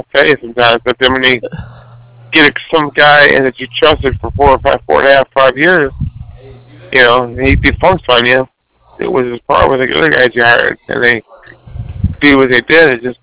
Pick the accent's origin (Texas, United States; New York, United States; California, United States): California, United States; And I'm a Californian, depending on the peninsula now.